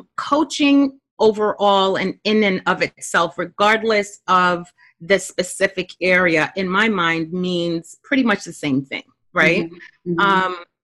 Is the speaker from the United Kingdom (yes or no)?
no; Brooklyn, New York, United States; So FYI, I'm from Brooklyn and sometimes that comes out.